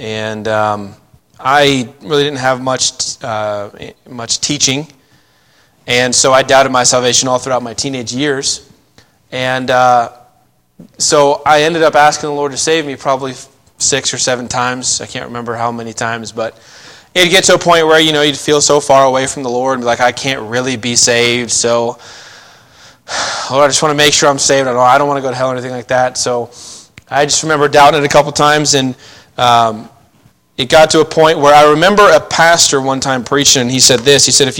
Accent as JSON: {"language": "English", "region": "Ohio", "country": "United States", "tie": "born or raised there", "also_born_or_lived": "North Carolina", "said": "I was raised in Ohio, although I don't like to claim I'm from Ohio. I mean, hopefully some of you understand that. I was born on the Cherry Point Navy Base in North Carolina."}